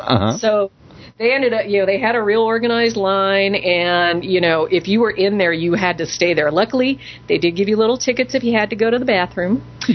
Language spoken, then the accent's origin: English; San Francisco, California, United States; It's at Moscone Center in San Francisco, my hometown.